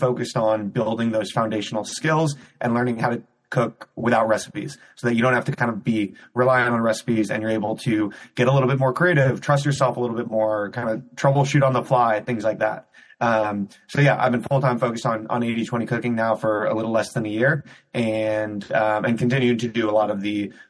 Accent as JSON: {"language": "English", "town": "Cleveland", "region": "Ohio", "country": "United States", "tie": "born or raised there", "said": "In terms of my background and story, so I grew up in Cleveland, Ohio."}